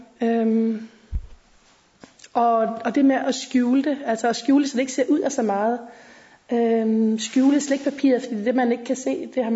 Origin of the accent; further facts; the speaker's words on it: Jutland, Denmark; born there; Jeg er født i 71 i Jylland på en gård, og det vil så sige, at jeg er 40, bliver 41 på lørdag, næste lørdag. Og jeg er den ældste.